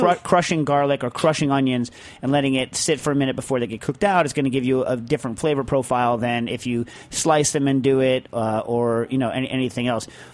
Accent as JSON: {"language": "English", "region": "Pennsylvania", "country": "United States", "said": "I am from Southwest Pennsylvania, and as you probably know, Scrapple is big in these parts."}